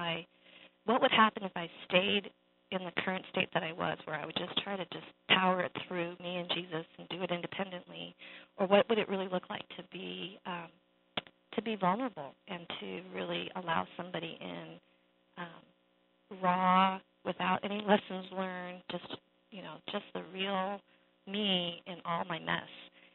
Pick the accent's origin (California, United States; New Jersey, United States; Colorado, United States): Colorado, United States; Boulder; Well, I grew up in Boulder, Colorado, which is a beautiful part of the country. But I was one of the few Asian Americans, you know, growing up.